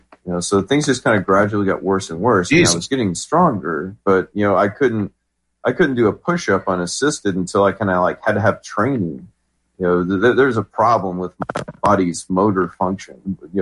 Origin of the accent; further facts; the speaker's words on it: Albuquerque, New Mexico, United States; born there; Well, I'm 43 years old, and I was born in 1979 in Albuquerque, New Mexico.